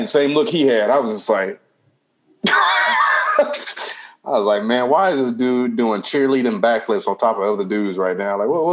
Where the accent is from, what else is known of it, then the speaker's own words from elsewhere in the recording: Compton, California, United States; I grew up in Compton, people.